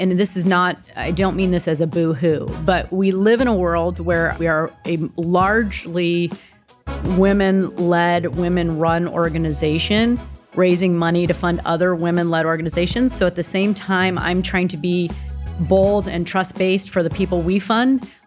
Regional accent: Akron, Ohio, United States; I have not always lived in Columbus. I grew up in Akron, Ohio, and went to IU, Indiana University, for undergrad.

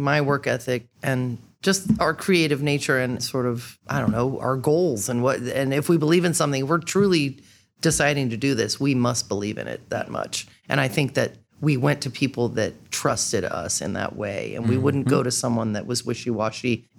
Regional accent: Columbus, Ohio, United States; born there; I was born in Columbus. I met Colin in eighth grade.

